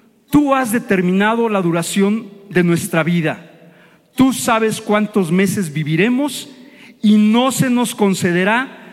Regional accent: Mexico; ¿Y qué decimos como buenos mexicanos con con los dichos?

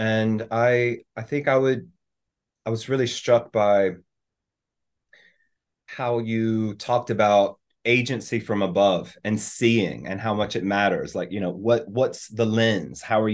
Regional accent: United States; as an American missionary in Brazil

